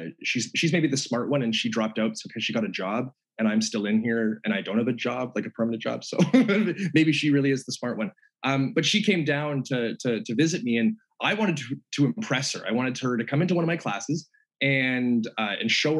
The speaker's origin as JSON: {"language": "English", "country": "Canada", "said": "The political stuff, I mean, I'm Canadian and like, we're not nearly as conservative in a lot of ways."}